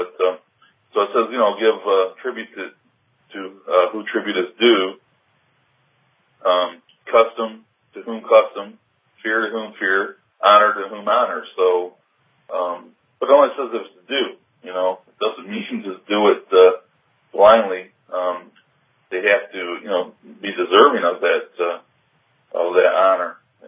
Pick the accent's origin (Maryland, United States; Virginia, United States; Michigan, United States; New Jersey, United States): Michigan, United States; Detroit; moved away as an adult; now in North Carolina, United States; I'm originally from Detroit, grew up there, was born and raised there. A couple years ago, I moved down here to North Carolina.